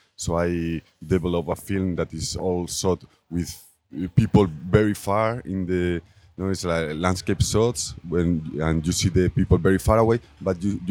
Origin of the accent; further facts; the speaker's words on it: Galicia, Spain; English is a second language; So it was a village in Galicia, my hometown